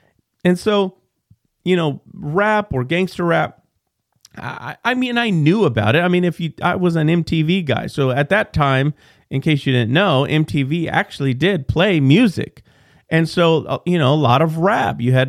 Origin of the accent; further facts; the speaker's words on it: Texas, United States; Well, I'm from Texas. I'm not East Coast or West Coast.